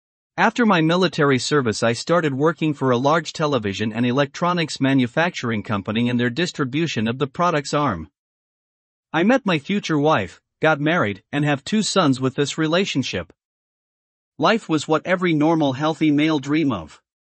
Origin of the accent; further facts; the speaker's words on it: Denver, Colorado, United States; Born and raised in Denver, Colorado, a long time ago.